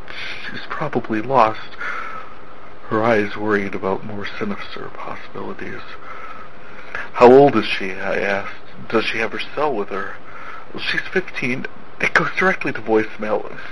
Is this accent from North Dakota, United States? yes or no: yes; North Dakota, United States; I am from North Dakota